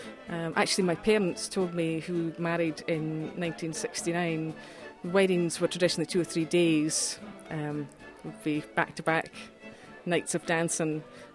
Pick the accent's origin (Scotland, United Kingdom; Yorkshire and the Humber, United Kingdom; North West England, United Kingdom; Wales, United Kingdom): Scotland, United Kingdom; also born or lived in Nashville, United States; I grew up in the Shetland Islands.